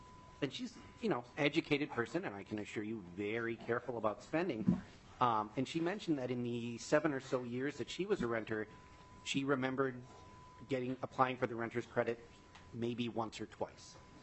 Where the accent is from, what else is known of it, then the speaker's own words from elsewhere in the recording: Bloomington, United States; I actually pulled up the assessment report from my hometown, from the city of Bloomington.